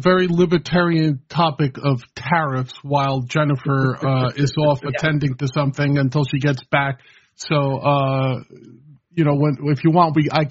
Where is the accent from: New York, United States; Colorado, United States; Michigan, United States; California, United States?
New York, United States; Like, growing up in the Bronx, I used to love negotiating with kids that were half my size, right?